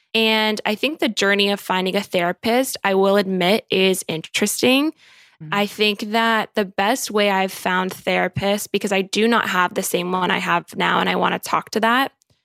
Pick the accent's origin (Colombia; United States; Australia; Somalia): Colombia; if you guys don't know, I'm Colombian and my mom's family lives in Colombia.